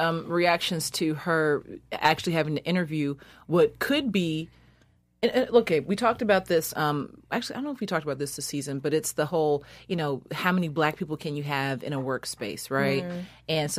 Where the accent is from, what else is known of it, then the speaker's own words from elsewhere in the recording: Seattle, Washington, United States; I'm from Seattle, Washington. I don't know what the hell he's talking about.